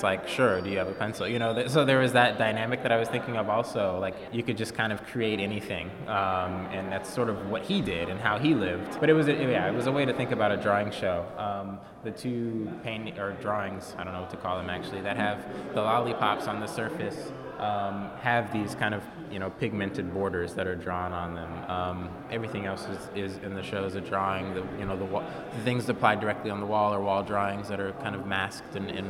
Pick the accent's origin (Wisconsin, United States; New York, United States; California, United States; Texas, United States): California, United States; also born or lived in New Orleans; now in St. Louis, United States; No, I'm actually from New Orleans, grew up in Southern California. So I moved to St. Louis for grad school 5 years ago.